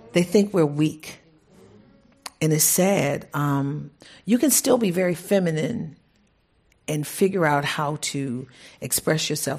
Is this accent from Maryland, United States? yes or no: yes; Baltimore, Maryland, United States; I'm from Baltimore. I was going to give a good Baltimore drag